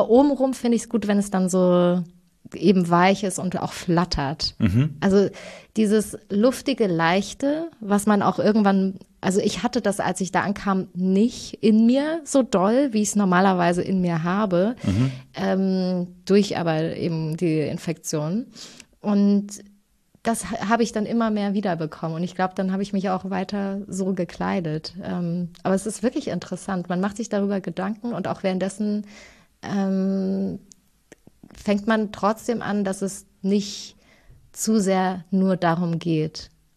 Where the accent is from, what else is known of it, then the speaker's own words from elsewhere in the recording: Thuringia, Germany; ich bin ja aus Thüringen.